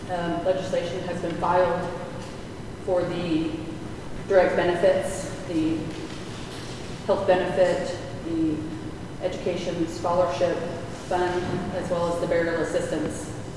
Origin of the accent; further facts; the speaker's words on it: United States; as we all know that as Indian people, our relationships extend throughout Indian country like that.